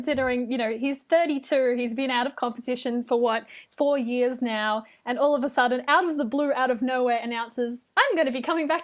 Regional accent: Australia; I'm the Australian you mixed up with Leigh in the first episode.

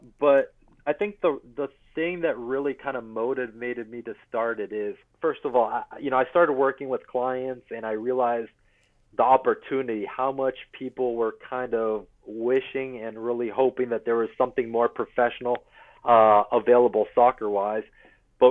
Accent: Corpus Christi, Texas, United States; So yeah, so I grew up in Corpus Christi from last year of middle school all the way through high school. So it's really kind of as a teenager, and we'll always be home

